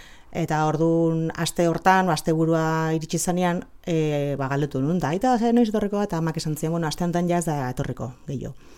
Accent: Villabona, Basque Country, Spain; born there; also born or lived in Oiartzun; now in Lezo, Spain; ni Bilabonan jaio nintzen, aita Bilabonakoa nola han bizi ginen

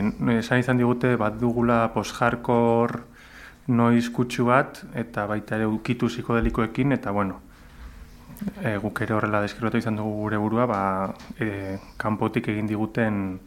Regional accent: Irun, Basque Country, Spain; Biok irundarra gara, anaia gara

